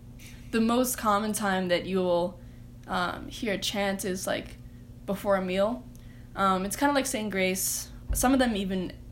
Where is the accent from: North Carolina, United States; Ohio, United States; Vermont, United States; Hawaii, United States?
Hawaii, United States; Waimea; I'm a 20 from Waimea on the Big Island of Hawaii.